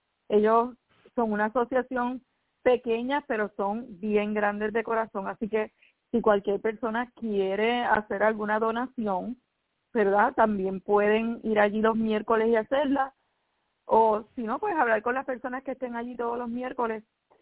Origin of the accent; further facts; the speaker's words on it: Toa Baja, Puerto Rico; aquí en mi pueblo de Toa Baja